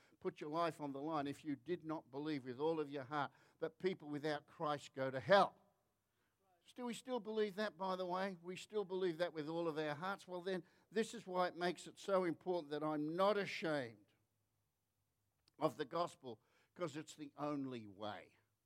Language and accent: English; Australia; And I said, "I'm an Australian."